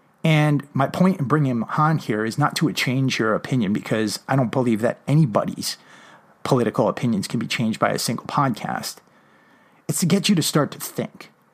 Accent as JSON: {"language": "English", "region": "New England", "country": "United States", "tie": "born or raised there", "said": "And growing up in New England, that was a story that was ingrained in my DNA."}